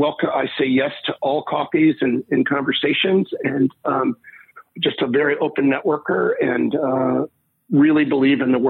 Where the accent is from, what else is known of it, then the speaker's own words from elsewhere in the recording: Chicago, Illinois, United States; now in Atlanta, United States; I will certainly, develop my local Atlanta network, but I'm born and raised in Chicago for 30 years.